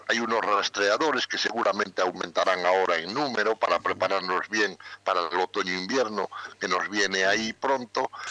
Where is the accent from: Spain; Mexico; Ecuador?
Spain; que también son como somos los españoles, muy de por la noche, ¿no?